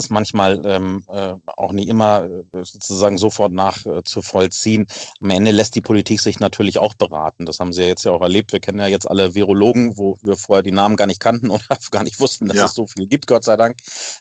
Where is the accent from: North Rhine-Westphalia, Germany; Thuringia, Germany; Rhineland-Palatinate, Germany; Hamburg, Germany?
Hamburg, Germany; Ich komme aus Süderelbdörfer, Heimfeld-Eisendorf, die Ecke.